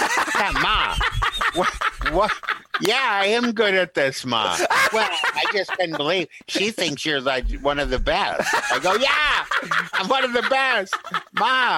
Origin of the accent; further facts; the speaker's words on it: Minnesota, United States; as a Minnesotan, as I am, a very Midwesterner